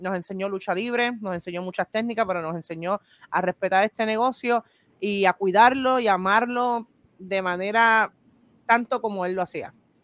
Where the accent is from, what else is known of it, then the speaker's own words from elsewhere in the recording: Cabo Rojo, Puerto Rico; also born or lived in Brooklyn, United States; Yo soy nacida en Estados Unidos, yo nací en Brooklyn, Nueva York, pero soy criada en Cabo Rojo, Puerto Rico.